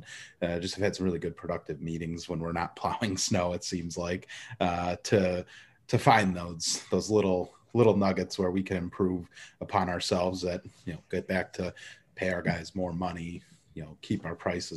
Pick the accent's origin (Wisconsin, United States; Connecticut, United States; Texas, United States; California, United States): Wisconsin, United States; they are not my most favorite team, even though I am from Wisconsin.